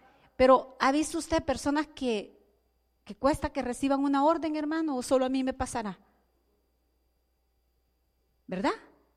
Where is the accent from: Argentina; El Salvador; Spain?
El Salvador; yo vengo, mire, desde El Salvador, es lejos. No vengo desde Tampa, aquí, vengo desde El Salvador